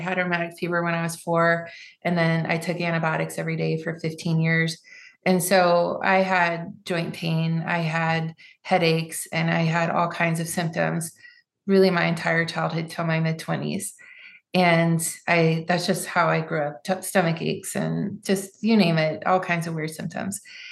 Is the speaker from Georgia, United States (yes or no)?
yes; Savannah, Georgia, United States; I grew up in Savannah, and I lived on Isle of Hope, and there's lots of bugs and nature and mosquitoes and, you know, spiders and all kinds of things.